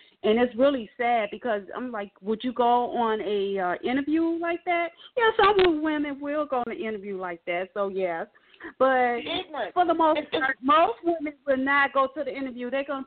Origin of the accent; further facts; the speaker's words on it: Chicago, Illinois, United States; I'm from Chicago, and it was I would say a mega church, but it was it's a pretty large church in Chicago.